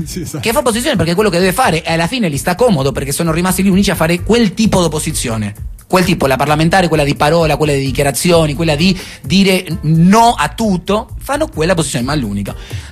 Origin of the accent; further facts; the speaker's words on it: Argentina; now in Italy; a me come argentino mi succede lo stesso, la sento uguale.